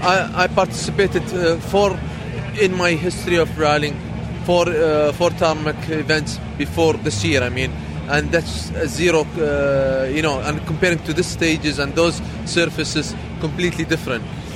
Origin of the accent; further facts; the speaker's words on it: Abu Dhabi, United Arab Emirates; I would like to show them what kind of people we are from Abu Dhabi, and the people of Abu Dhabi, how they are.